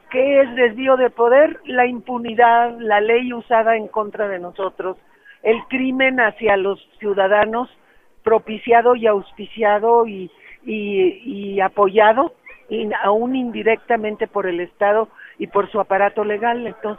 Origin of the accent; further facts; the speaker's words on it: Cuernavaca, Morelos, Mexico; Un saludo afectuoso, solidario, cariñoso para los compañeros. Yo vengo de Cuernavaca